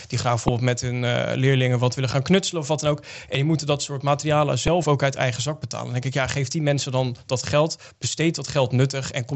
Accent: Zevenhuizen, South Holland, Netherlands; ik kom uit Zevenhuizen. Daar hebben we natuurlijk de schitterende molen, Viergang.

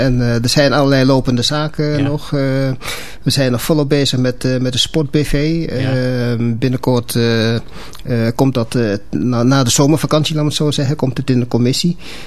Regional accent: Paramaribo, Suriname; born there; Ik ben geboren in Suriname, Paramaribo.

